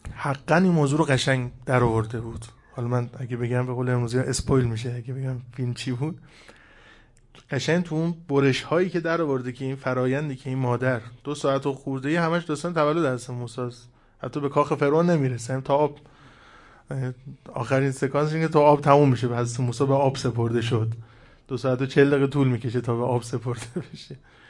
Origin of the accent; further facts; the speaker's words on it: Iran; بماند که ما تو ایرانی هستیم، قوم مشرقی و قبیله سلمانی هستیم